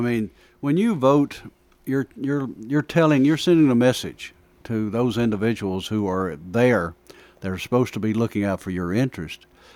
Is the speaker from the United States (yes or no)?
yes; Versailles, United States; I can remember as a kid back in, I grew up in Versailles.